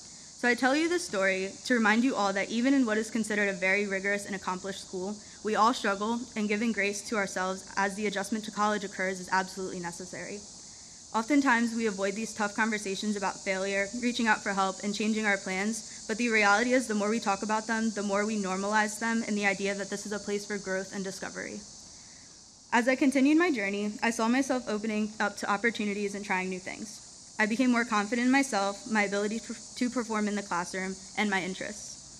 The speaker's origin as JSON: {"language": "English", "town": "Coatesville", "region": "Pennsylvania", "country": "United States", "said": "So as I mentioned, I'm from Coatesville, which is only about a 40-minute car ride from Swarthmore."}